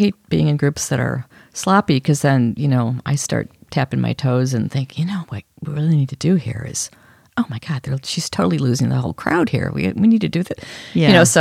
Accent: Chicago, Illinois, United States; I grew up in Chicago. Okay. Yeah. I grew up on the north side for a few years, and then I was in a suburb. It was formerly prairie.

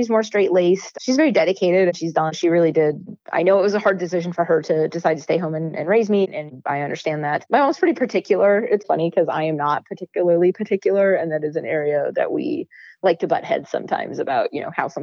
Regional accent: Denver, Colorado, United States; like when I was growing up in Denver, like there was not much going on that was accessible to someone who wasn't over 18

